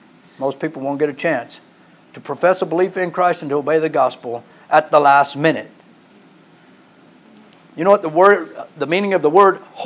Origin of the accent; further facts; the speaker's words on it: Texas, United States; I'm from Texas. I'm used to the heat. I grew up in South Texas. It's 109 in June.